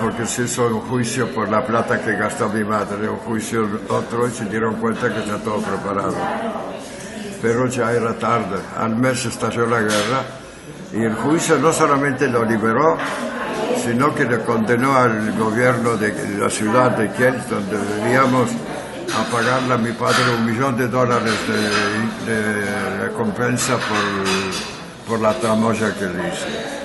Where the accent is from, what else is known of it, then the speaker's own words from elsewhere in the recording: Poland; born there; Spanish is a second language; Sí, nací en Polonia.